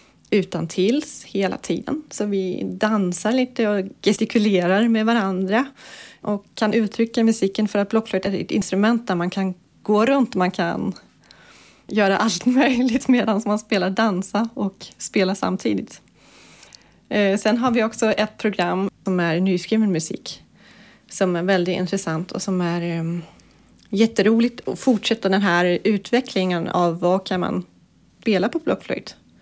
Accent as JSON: {"language": "Swedish", "country": "Denmark", "second_language": "Swedish", "said": "Jag spelar i … tillsammans med Katarina. Jag kommer från Danmark och bor i Köpenhamn."}